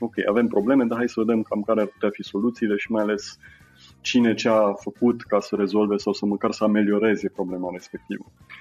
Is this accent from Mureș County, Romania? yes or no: no; Hațeg, Hunedoara County, Romania; moved away; Eu sunt din Hațec, deloc, la poalele munților Betezat.